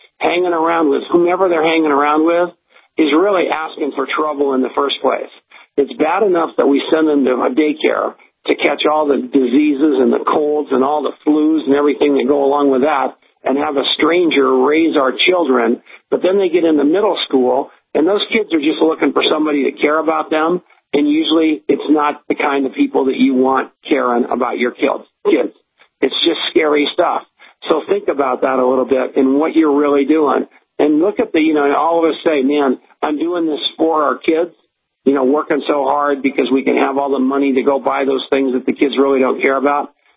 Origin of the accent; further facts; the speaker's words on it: Colorado, United States; I just want to talk about what's going on here in my home state of Colorado.